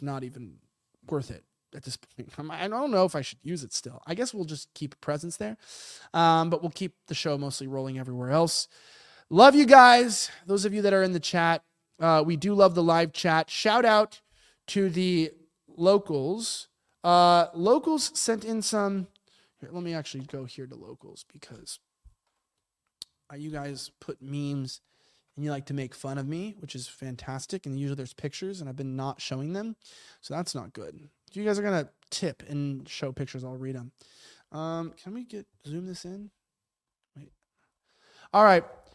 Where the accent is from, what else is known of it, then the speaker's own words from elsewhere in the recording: United States; As an American, I would say Canberra, but that's just American in me.